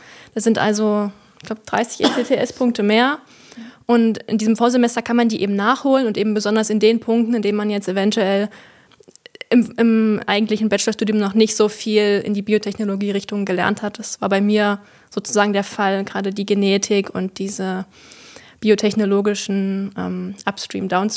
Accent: Herrnhut, Saxony, Germany; Also ich komme ja ursprünglich hier aus der Region, aus Herrnhut.

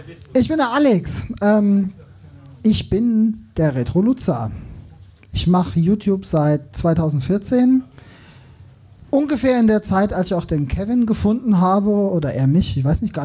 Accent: Darmstadt, Hesse, Germany; now in Northern Germany; ich komme eigentlich aus Frankfurt, genau genommen aus Darmstadt.

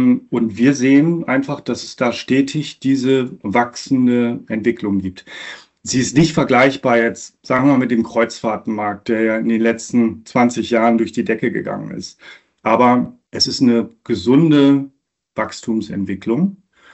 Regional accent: North Sea coast, Germany; ich bin letztendlich an der See aufgewachsen, an der Nordsee

